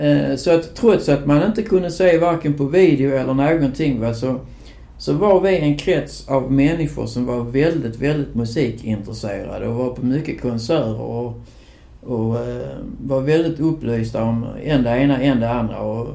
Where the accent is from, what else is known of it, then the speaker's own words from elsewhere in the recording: Hägersta, Skåne, Sweden; jag är 55 år gammal och född naken och tannalös i Hägersta. Utanför Lödrop. Jag är född i naturligtvis på Simrishamns sjukhus, men jag växte upp där hos min mormor och morfar.